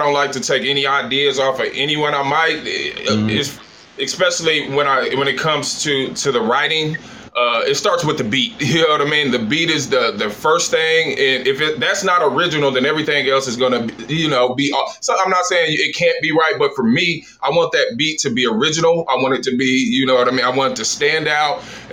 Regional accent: Oklahoma City, Oklahoma, United States; also born or lived in Lawton; I'm originally from Lawton, Oklahoma. I grew up in Oklahoma City, though.

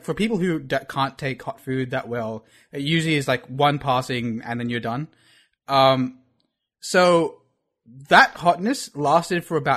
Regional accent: India; Again, being Indian, I'm like, okay, if there's anyone who can do this on this table, because my friends are like two Chinese dudes, me and a Hungarian dude.

